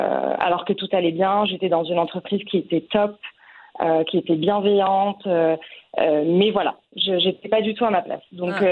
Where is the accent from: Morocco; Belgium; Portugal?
Morocco; moved away as an adult; now in France; je suis née au Maroc, j'ai fait mes études au Maroc jusqu'à ma prépa. Et ensuite, je suis venue en France pour intégrer une école de commerce.